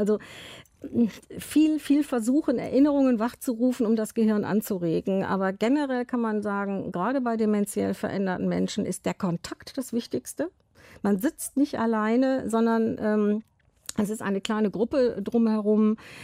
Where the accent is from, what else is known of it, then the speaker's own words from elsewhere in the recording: Düsseldorf, North Rhine-Westphalia, Germany; Also ich komme aus Düsseldorf